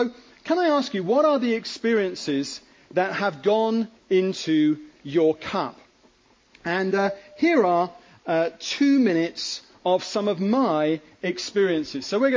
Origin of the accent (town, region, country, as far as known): Wimbledon, London, United Kingdom